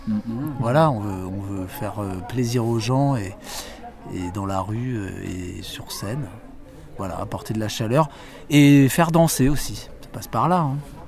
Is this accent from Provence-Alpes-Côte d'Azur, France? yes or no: yes; Marseille, Provence-Alpes-Côte d'Azur, France; Bah, on est Marseillais, on est sur Marseille.